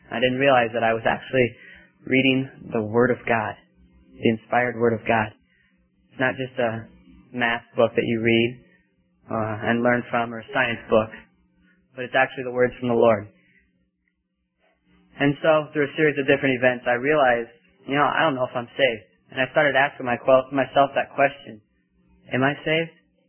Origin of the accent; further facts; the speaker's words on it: Omaha, Nebraska, United States; I'm from Omaha, Nebraska. I'm 19 years old, and I actually come from a divorced home.